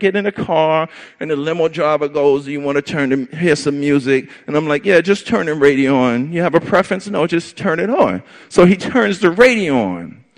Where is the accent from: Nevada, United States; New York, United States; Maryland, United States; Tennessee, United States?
New York, United States; Queens; I grew up in Hollis, Queens, New York.